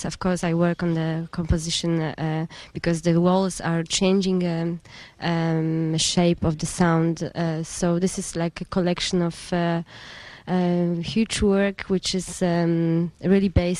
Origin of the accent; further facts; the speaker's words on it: Poland; Yes, I'm from Poland.